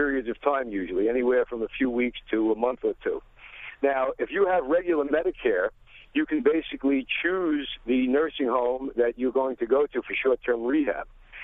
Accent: Woodmere, New York, United States; I'm from Woodmere

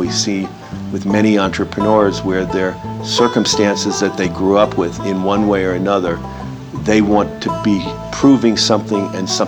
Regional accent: Long Island, New York, United States; also born or lived in New Jersey / Boston; I grew up first in New Jersey, but then in Boston. And finally, when I was in fourth grade, moved to the suburbs of Long Island outside of New York.

